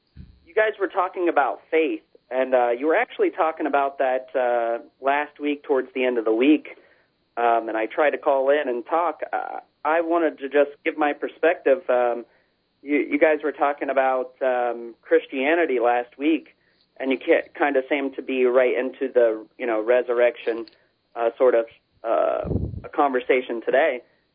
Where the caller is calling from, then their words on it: Ohio, United States; Here, I'm calling from Ohio. I listen to your show all the time via the internet.